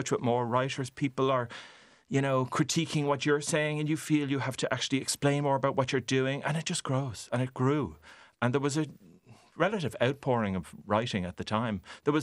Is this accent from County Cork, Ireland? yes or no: no; Bray, County Wicklow, Ireland; But I was growing up in Bray. It wasn't a hotbed for traditional Irish music at the time.